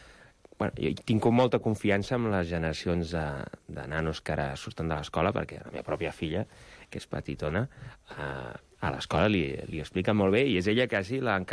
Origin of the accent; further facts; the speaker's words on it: Catalonia, Spain; I jo crec que una mica nosaltres, com a catalans, hem també de fixar-nos en un país que és també petit